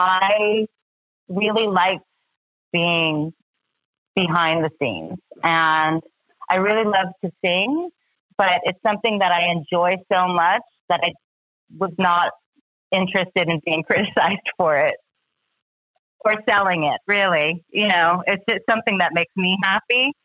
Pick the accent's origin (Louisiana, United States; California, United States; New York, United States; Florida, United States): California, United States; Seal Beach; also born or lived in Chicago, United States; So I guess I was three when we moved from Chicago to Seal Beach, California.